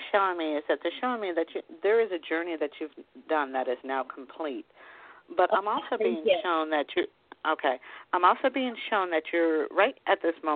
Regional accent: Connecticut, United States; I came from a very small town right outside of Danbury, Connecticut.

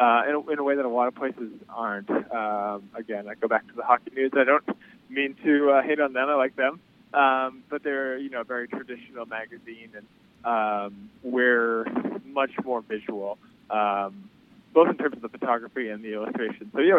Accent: Boston, Massachusetts, United States; now in New York, United States; stay-at-home defenseman growing up in Boston. So I played all through my youth in high school. And then I've now lived in enemy territory in New York for about a decade

